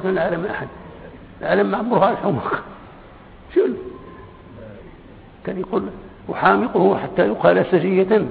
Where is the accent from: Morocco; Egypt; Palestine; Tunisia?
Morocco; كما كيوقع عندنا في المغرب عادة